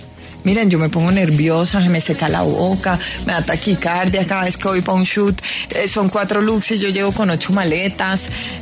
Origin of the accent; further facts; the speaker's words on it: Colombia; ella nos acercó a nosotros como colombianos a la moda del mundo